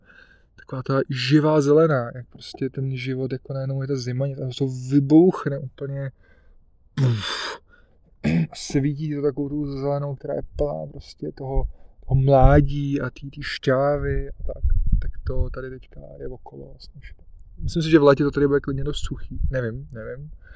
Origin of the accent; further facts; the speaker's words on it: Prague, Czechia; Radoval se, že jsem z Prahy.